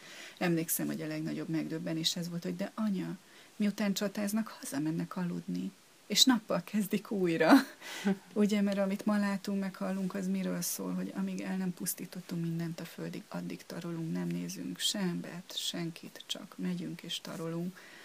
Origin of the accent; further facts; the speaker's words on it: Hungary; abból adódóan, hogy magyarok vagyunk, nagyon érdekli ez az ősi magyar vallás, ősi magyar kultúra